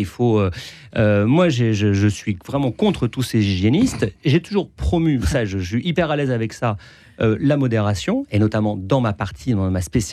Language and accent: French; France; nous, en tant que Européens, en tant que Français, avec notre culture judéo-chrétienne.